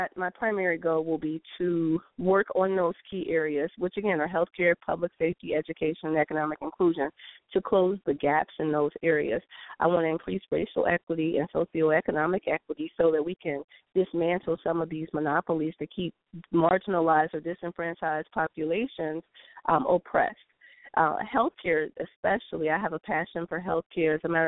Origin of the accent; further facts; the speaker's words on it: Cincinnati, Ohio, United States; also born or lived in New York City; Although I was born and raised in Cincinnati, I lived outside of Ohio for 9 years in New York City.